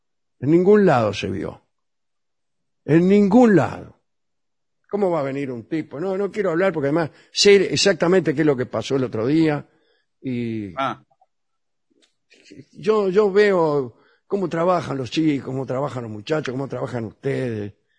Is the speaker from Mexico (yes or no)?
no; Balcarce, Buenos Aires Province, Argentina; de Balcarce.